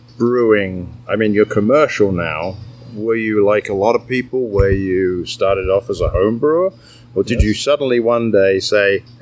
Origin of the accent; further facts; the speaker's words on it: England, United Kingdom; see, I'm English.